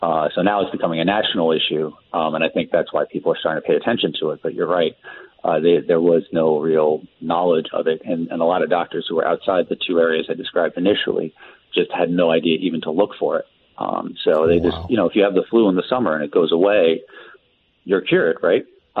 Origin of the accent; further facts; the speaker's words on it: New York City, New York, United States; I am an American. That is always the next question. I grew up in New York City, but I came up there and had a great time, actually.